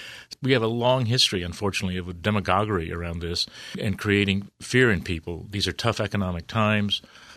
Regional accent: United States; to treat them in ways that I'm ashamed of as an American.

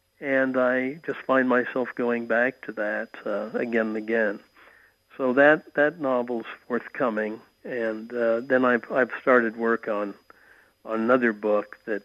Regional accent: Oregon, United States; also born or lived in Northern California / New York; even though I'm from Oregon and spent many years in Northern California and New York and other places that are much cooler and much moister

